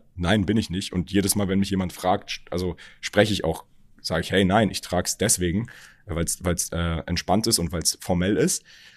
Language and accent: German; Berlin, Germany; Viele wissen das nicht, aber ich bin ja in Berlin geboren, aufgewachsen.